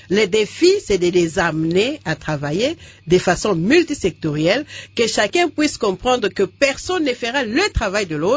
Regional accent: DR Congo; en maîtrisant les questions complexes de santé chez nous en RDC

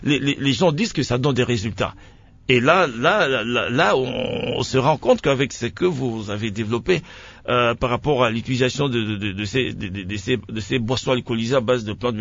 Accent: Kindu, Maniema, DR Congo; Comme ici chez nous à Kindu, les gens utilisent très surtout deux alcools

